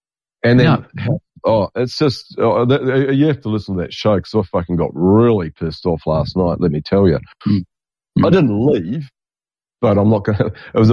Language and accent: English; New Zealand; we grew up with being in New Zealand. We're all kind of we all came from England or Scotland or Ireland originally